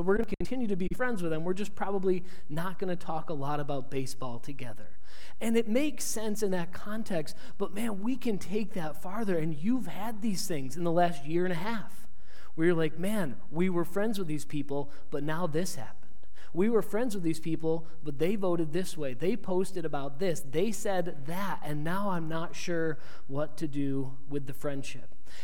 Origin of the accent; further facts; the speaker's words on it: Maine, United States; I'm from Maine. I live with my grandparents in the summer, and we would watch the Red Sox every night.